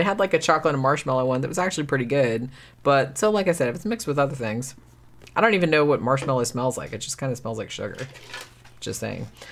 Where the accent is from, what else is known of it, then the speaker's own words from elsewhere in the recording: Florida, United States; born there; I'm like, and I was born here. I was born in Florida.